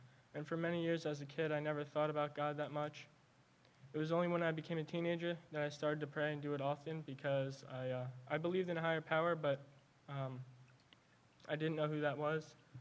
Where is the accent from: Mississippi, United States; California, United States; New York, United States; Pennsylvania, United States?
Pennsylvania, United States; Philadelphia; I'm 16 years old. I grew up in Philadelphia and moved to Bucks County about 4.5 years ago.